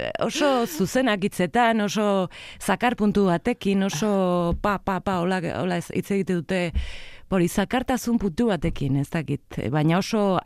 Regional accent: Vitoria-Gasteiz, Basque Country, Spain; also born or lived in Bilbao; ni Bilbon jaioa naiz, baina hasi txikitan eta nerabe garaia Gasteizen bizi izan nintzen, ez? Orduan arabatarra ere pixkat sentitzen naiz, o gasteiztarra behintzat.

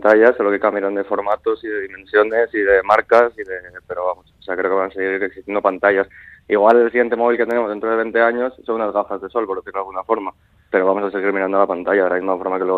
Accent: Aragon, Spain; Yo tengo en cuenta que soy de Huesca y me he criado en un pueblo muy pequeñito

